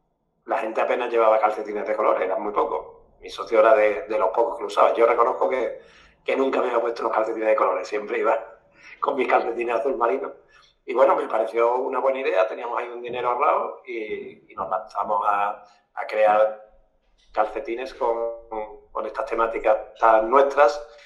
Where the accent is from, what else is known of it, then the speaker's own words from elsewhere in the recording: Cádiz, Andalusia, Spain; Yo soy de Cádiz y muchos carnavales